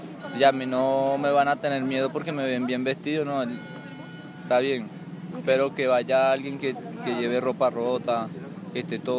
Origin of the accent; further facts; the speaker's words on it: Venezuela; moved away; Porque como emigrante venezolano